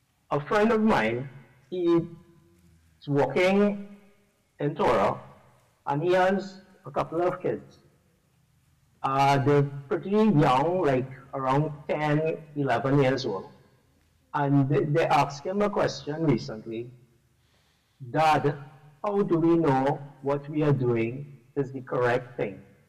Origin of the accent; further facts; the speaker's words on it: Trinidad & Tobago; from Trinidad and Tobago.